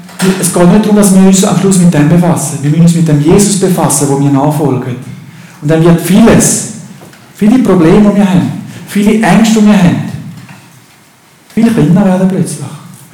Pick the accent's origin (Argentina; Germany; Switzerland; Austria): Switzerland; Und als Schweizer habe ich dann schon gedacht